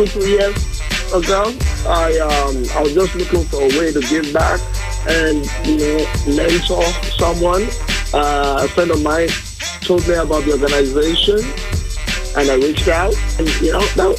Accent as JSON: {"language": "English", "country": "Nigeria", "said": "I'm originally from Nigeria."}